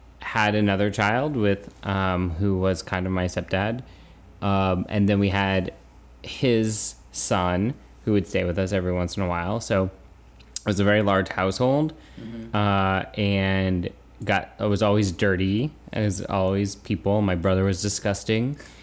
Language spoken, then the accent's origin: English; San Diego, California, United States; born there; So back in 1986, I was born in San Diego, California. I was a Navy baby.